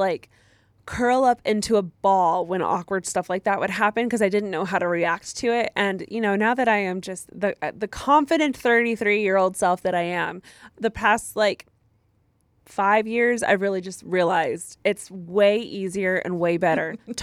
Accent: Connecticut, United States; you can use my name, and I'm from Connecticut.

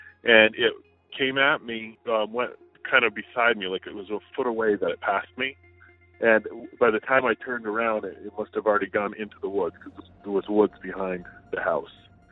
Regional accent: New York, United States; now in New Hampshire, United States; I'm calling from New Hampshire. I have a story that happened back in the mid-80s, probably around 86. This happened where I grew up in upstate New York.

